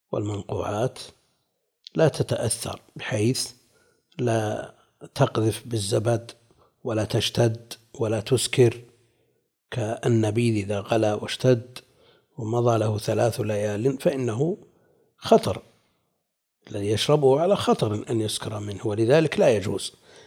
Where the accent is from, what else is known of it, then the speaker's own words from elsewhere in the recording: Najd, Saudi Arabia; هذا هو الموجود والمتعارف عليه عندنا في نجد، هذا هو المعروف عندنا